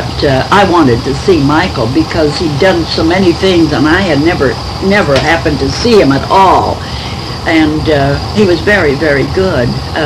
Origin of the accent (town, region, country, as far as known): Ireland